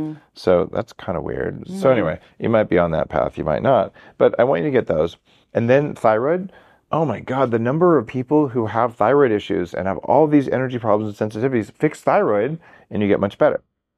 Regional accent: New Mexico, United States; I grew up in New Mexico where green chili is a religion.

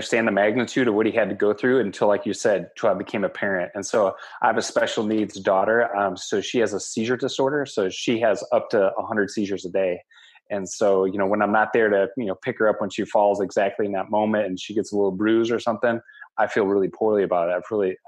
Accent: Boscobel, Wisconsin, United States; And so I grew up in Boscobel, Wisconsin, which is in the southwest part of the state. And so I grew up, you know, like most farm boys

